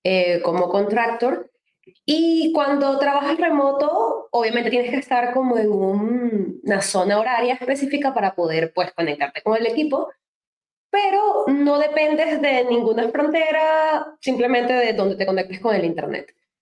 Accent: Venezuela; moved away; Muchos saben ya que yo soy venezolana

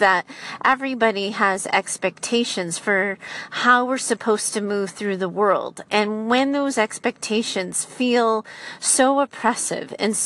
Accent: United States; August of 2017, as I talk to you, and I'm an American in the United States.

